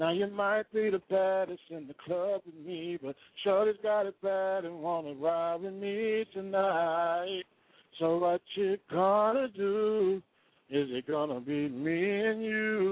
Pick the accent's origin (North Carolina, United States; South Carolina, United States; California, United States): South Carolina, United States; Columbia; We both, you know, we grew up in Columbia, South Carolina. Shout out to Richland Northeast High School, you know.